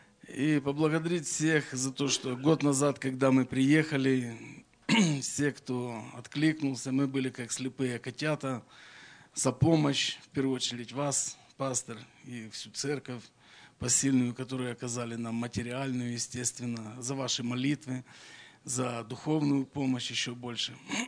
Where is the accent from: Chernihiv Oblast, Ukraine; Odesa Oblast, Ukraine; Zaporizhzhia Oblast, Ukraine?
Odesa Oblast, Ukraine; Izmail; also born or lived in Vylkove; Родился в Вилково, сам с Измаила.